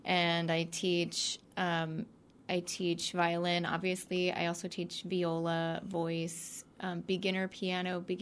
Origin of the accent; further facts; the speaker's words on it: Kansas City, Missouri, United States; No, I'm from Kansas City originally. I grew up out that way, and I moved out here recently